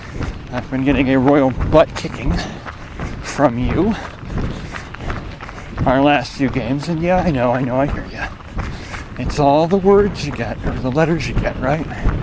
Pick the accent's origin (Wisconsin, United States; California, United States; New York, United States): Wisconsin, United States; born there; I was born on Central Time. I was born in Wisconsin, so I hit this milestone in the same time zone that I started it all out